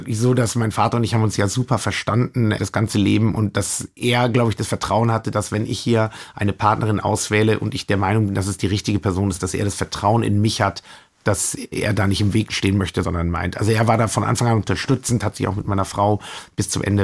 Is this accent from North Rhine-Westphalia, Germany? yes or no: no; Coburg, Bavaria, Germany; ich bin aufgewachsen in Coburg, ich kannte Coburg